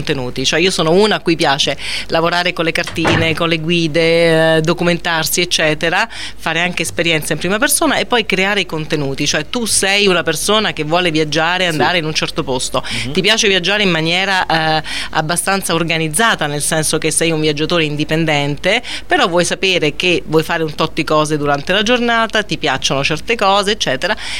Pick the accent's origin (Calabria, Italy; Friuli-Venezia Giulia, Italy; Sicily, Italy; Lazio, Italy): Lazio, Italy; Rome; now in Turin, Italy; la mia base italiana, nonostante io sia romana, la mia base italiana è Torino, per cui insomma sono un po' torinese on the road, torinese oriunda, però on the road insomma a pieno titolo, va, non usurpo il titolo di nessuno essendo romana d'origine.